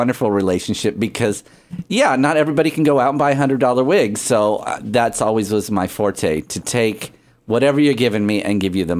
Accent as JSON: {"language": "English", "town": "Springfield", "region": "Missouri", "country": "United States", "also_born_or_lived": "Southern California", "said": "Yeah, I was from Springfield, Missouri."}